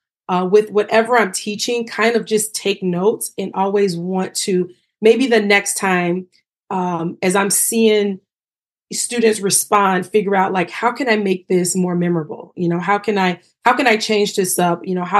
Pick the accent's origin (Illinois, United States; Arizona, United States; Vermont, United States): Illinois, United States; Chicago; I am originally from Chicago. I teach in Chicago.